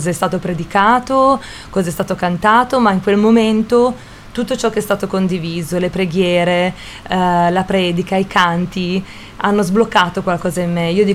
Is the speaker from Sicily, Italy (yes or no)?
no; Ivrea, Piedmont, Italy; now in Milan, Italy; io sono di Ivrea, abito però a Milano da tanti anni